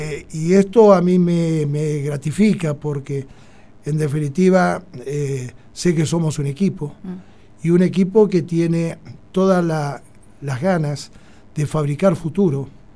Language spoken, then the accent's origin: Spanish; San Martín de los Andes, Neuquén, Argentina; born there; la pasión por Neuquén, esta provincia en la cual nací, en San Martín de los Andes